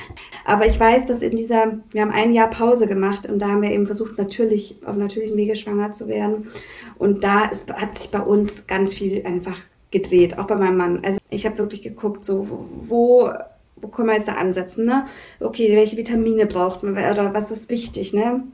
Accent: Bavaria, Germany; Ich komme ja ursprünglich aus Bayern.

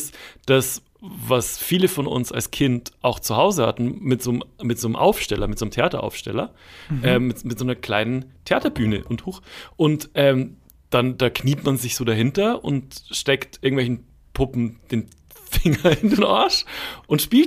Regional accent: Berlin, Germany; In Spandau, wo ich aufgewachsen bin, gab es das Marionettentheater.

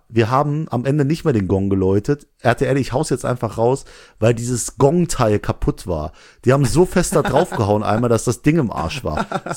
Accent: Langweiler, Germany; ich komme aus Langweiler, da wohne ich.

